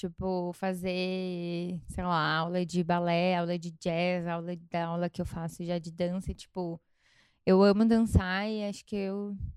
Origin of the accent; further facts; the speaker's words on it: Mogi Mirim, São Paulo, Brazil; also born or lived in Goiânia; now in São Paulo, Brazil; antes de eu morar aqui, eu sou do interior de São Paulo, mas durante 2 anos da minha vida eu morei em Goiânia. E lá, Goiânia é uma cidade grande, né, em comparação com Mogi Mirim.